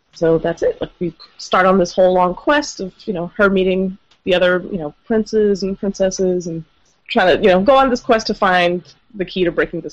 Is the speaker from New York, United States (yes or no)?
yes; New York, United States; Born and raised in New York.